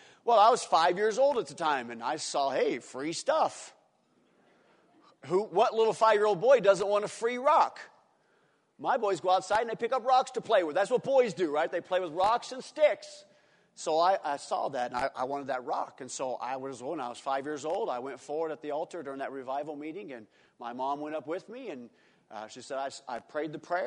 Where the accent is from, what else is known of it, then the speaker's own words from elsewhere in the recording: North Dakota, United States; born there; also born or lived in Minot, North Dakota; When my dad was in the Air Force, he was in Minot, North Dakota. I was born in North Dakota, so that explains a lot.